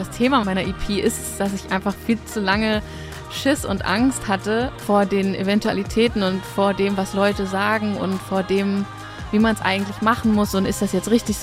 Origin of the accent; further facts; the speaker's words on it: Mecklenburg-Vorpommern, Germany; Ich komme eigentlich aus Mecklenburg, aus einer Kleinstadt und habe da meine Anfangsmusikausbildung genossen